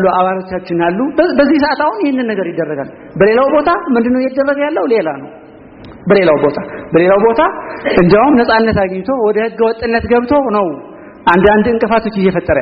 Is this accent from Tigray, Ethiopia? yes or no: yes; Tigray, Ethiopia; ግን ደሞ እንደ ትግራዋይ ደሞ በዛ ያሉ ነገሮችን ብታዩ ምንም በጣም አሳዛኝ ነገር ነው።